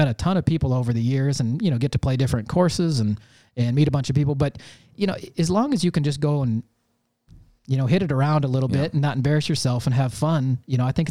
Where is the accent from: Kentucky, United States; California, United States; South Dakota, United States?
South Dakota, United States; Vermillion; I'm from Vermilion, South Dakota, originally.